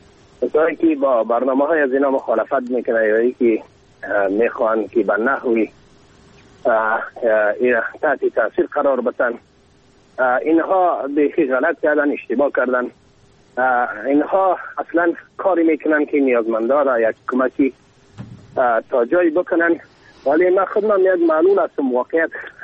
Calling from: Badakhshan, Afghanistan; از بدخشانم کلام هستم.

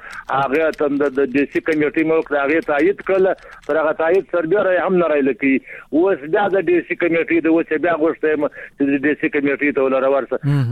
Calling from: Kot, Nangarhar, Afghanistan; د کوټ سم د کوټ سم ټلیفون کړی

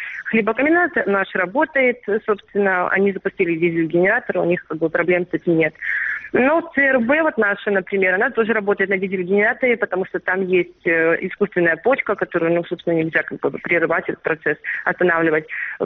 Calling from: Dzhankoy, Crimea, Ukraine; Да, здравствуйте, я из Джанкоя.

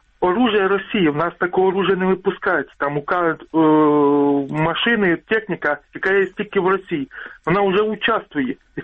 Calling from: Lubny, Poltava Oblast, Ukraine; місто Лубни.

